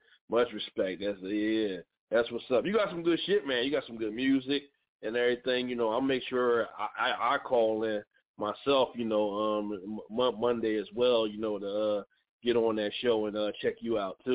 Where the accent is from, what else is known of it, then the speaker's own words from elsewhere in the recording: Philadelphia, Pennsylvania, United States; born there; now in New Jersey, United States; I'm in New Jersey myself, but I was born in Philadelphia.